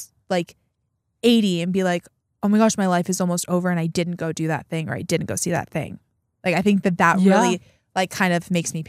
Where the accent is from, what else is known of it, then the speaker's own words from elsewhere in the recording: Midwest, United States; now in Los Angeles, United States; Cause I was I'm from the Midwest. So like I was used to like just warm people. And living